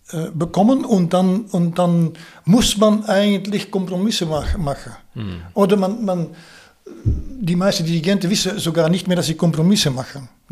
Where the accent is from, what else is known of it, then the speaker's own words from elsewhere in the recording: Belgium; German is a second language; Also zuerst muss ich sagen, also ich komme aus Belgien